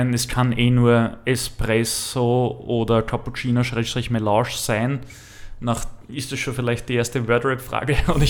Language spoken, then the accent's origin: German; Lower Austria, Austria; ich komme ja aus dem Machfeld ursprünglich im Osten Wiens in Niederösterreich.